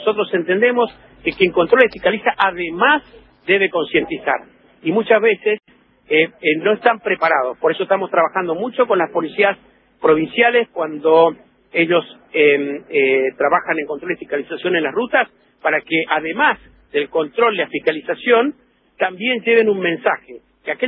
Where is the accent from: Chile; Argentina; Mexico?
Argentina; Corrientes; No, soy correntino.